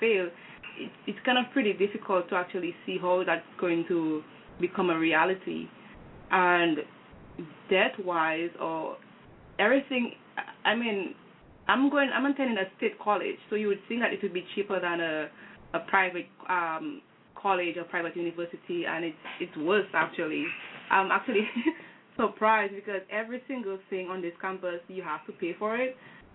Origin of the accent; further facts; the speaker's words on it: Dominica; well, I'm from the Caribbean, so I have to say the Caribbean education. Naturally, my education from primary to tertiary, because I went to 2-year college in Dominica, it was pretty much free.